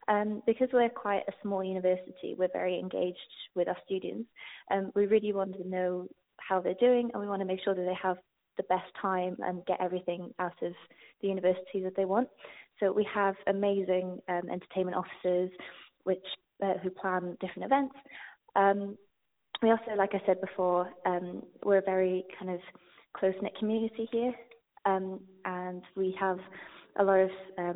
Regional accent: Cardiff, Wales, United Kingdom; now in London, United Kingdom; I'm from Cardiff, which is a lot smaller than London

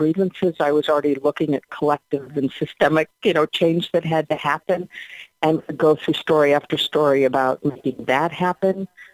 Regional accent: Erie, Pennsylvania, United States; So I would go back even before 1975 and say I grew up in Erie, Pennsylvania.

